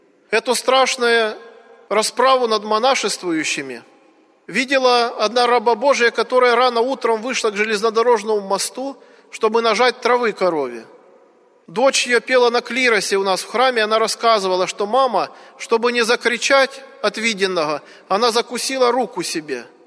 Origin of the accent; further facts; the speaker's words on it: Voronezh Oblast, Russia; born there; эта икона находилась в обители возле моего села, откуда я родом.